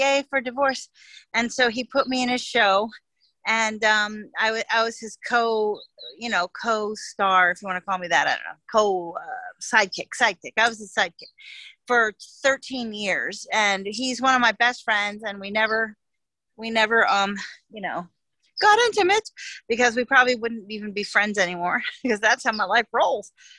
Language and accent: English; Manhattan, New York, United States; born there; This is where I was born. You know, I don't talk like that, but I can if you want me to. And so I was born in Manhattan.